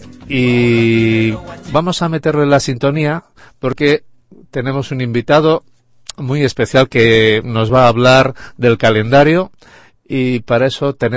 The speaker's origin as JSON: {"language": "Spanish", "region": "Andalusia", "country": "Spain", "said": "Yo soy del sur, yo soy andaluz, se nota por mi acento."}